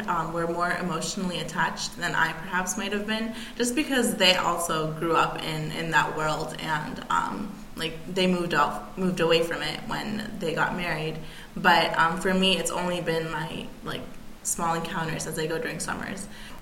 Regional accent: Upper Arlington, Ohio, United States; And growing up in Upper Arlington, I was very sheltered. Very, very sheltered.

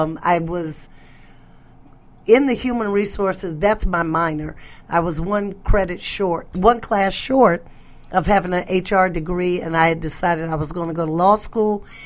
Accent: West Virginia, United States; Well, I grew up in West Virginia, and we know that is the heart of coal mining country.

